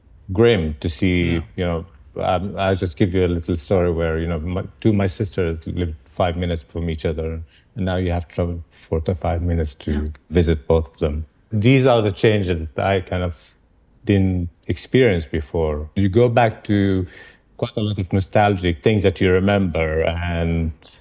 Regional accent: Jerusalem, Jerusalem District, Israel; also born or lived in Tel Aviv; I grew up in Jerusalem and then Tel Aviv in 70s, 80s

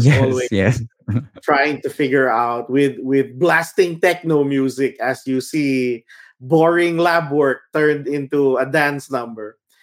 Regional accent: Manila, Metro Manila, Philippines; growing up in Manila specifically, we were scared of driving down Balete Drive because of the White Lady

